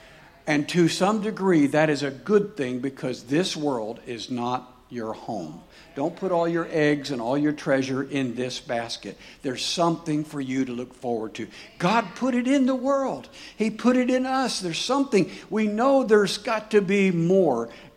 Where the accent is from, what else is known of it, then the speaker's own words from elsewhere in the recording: Daytona Beach, Florida, United States; And we grew up in Daytona Beach, so she collected shells.